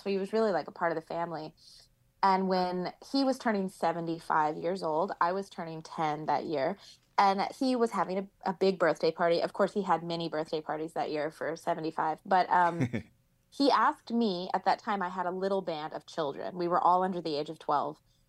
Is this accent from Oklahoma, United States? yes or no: yes; Norman, Oklahoma, United States; I am from Oklahoma. I'm from Norman, Oklahoma, which makes me a Sooner if you guys are a college football fan.